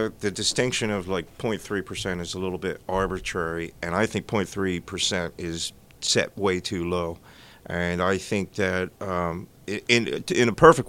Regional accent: Pennsylvania, United States; I'm from Lancaster County. I live in Ephrata. We used to wrestle Hempfield in high school

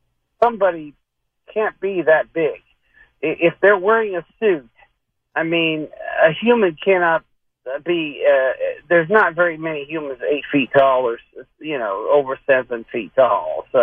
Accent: Whidbey Island, Washington, United States; I'm 62 years old, but I grew up in Washington State on Whidbey Island.

